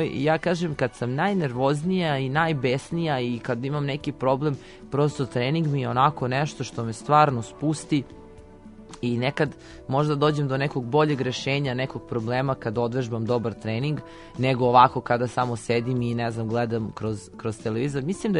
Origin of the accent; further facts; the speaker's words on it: Serbia; ja sam iz Srbije